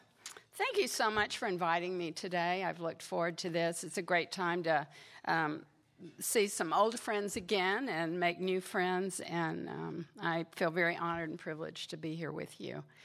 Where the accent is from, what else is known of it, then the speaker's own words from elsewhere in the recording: Mississippi, United States; And you hear, maybe some of you hear it in my voice, I grew up in Mississippi, okay?